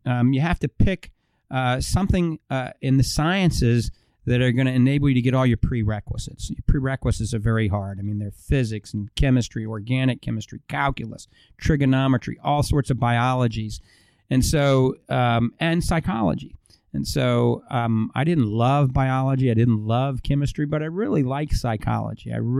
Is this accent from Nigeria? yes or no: no; New Orleans, Louisiana, United States; born there; So I was born in New Orleans, Louisiana. September 15th, 1961. I'm 55 years old now.